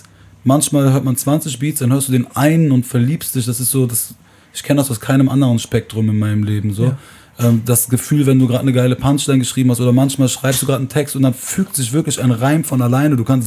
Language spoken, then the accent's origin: German; Aachen, North Rhine-Westphalia, Germany; ich komme aus Aachen